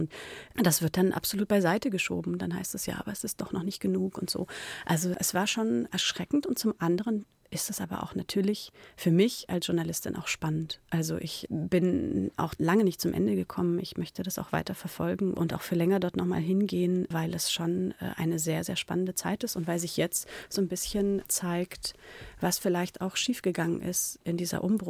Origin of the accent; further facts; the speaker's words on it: Pomeranian Voivodeship, Poland; Ich komme ja auch aus der Nähe von Danzig und habe da so eine Nähe zum Wasser.